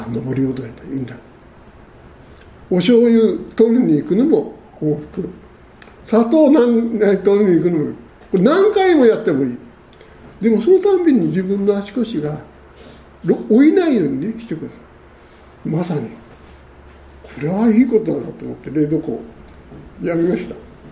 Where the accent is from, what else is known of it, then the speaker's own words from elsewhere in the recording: Tokyo, Japan; 東京人だから家康大好きなんだけど、